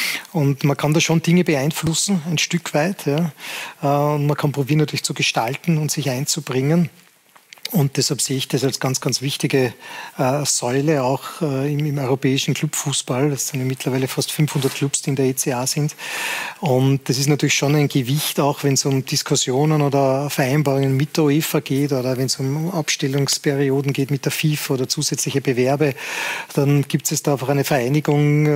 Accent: Austria; dass wir als Österreicher da unseren Beitrag leisten

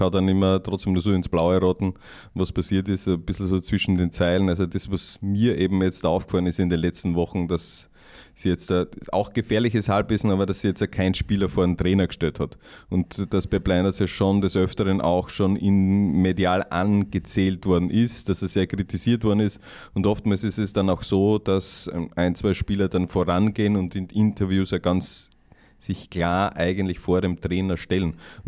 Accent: Hartberg, Styria, Austria; ich komme aus der Gegend von Hartberg.

